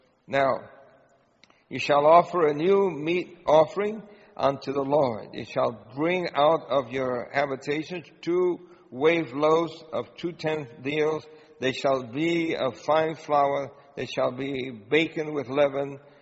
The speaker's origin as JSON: {"language": "English", "town": "Brooklyn", "region": "New York", "country": "United States", "tie": "born or raised there", "said": "A kid growing up in Brooklyn doesn't know anything about growing food."}